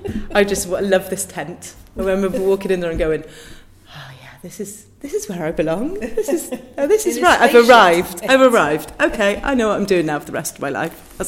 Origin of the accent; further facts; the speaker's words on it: Wales, United Kingdom; It was about being Welsh and being, you know, being wanting to be part of that company